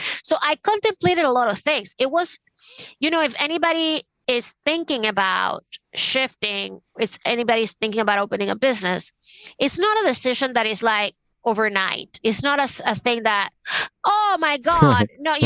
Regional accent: Venezuela; growing up in Venezuela, my parents actually thought that taking me to galleries and museums and traveling

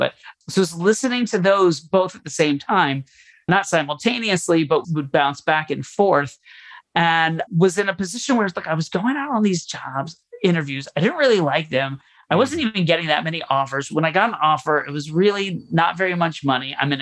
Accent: Orlando, Florida, United States; also born or lived in Kansas City; now in Boston, United States; I was living in South Florida. I grew up in Orlando. And my parents still lived there at the time.

